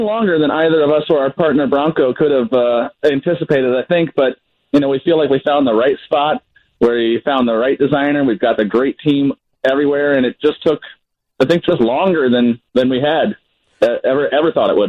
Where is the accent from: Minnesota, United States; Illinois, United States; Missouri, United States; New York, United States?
Missouri, United States; I'm from Central Missouri, hence the name of the restaurant, and we have just tons of references to that type of Midwestern culture